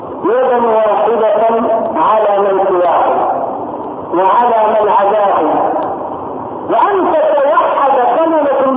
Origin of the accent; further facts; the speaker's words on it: Egypt; فجاءت الى بلدنا مصر